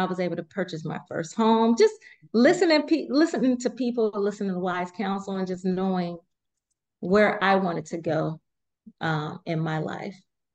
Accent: California, United States; we're both from California

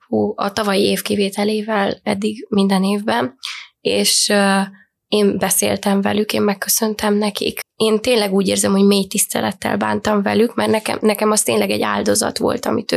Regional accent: Oradea, Bihor, Romania; mert hogy én 100%-ban városi lány voltam, én Nagyváradon születtem, ott is nőttem fel

